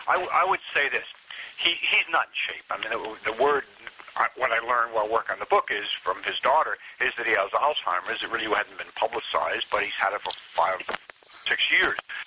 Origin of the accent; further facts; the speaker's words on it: Queens, New York, United States; accent: Brooklyn; I grew up in Queens. I was a Brooklyn Dodger fan